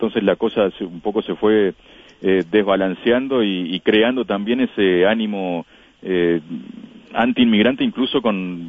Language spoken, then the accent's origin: Spanish; Uruguay; De Uruguay. Exacto, exactamente. Por eso es la claridad.